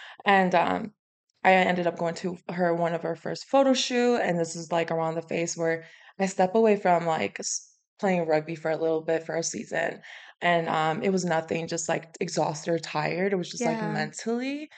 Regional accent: American Samoa; English is a second language; now in United States; I moved here from American Samoa. It's a small territory. It's a small island on the South Pacific. Moved up here in 2008. And keep in mind, like, English is my second language.

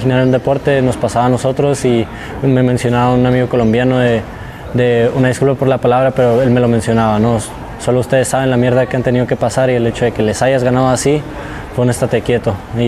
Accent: Mexico; pues somos mexicanos y no por eso vamos a ser menos ni nada.

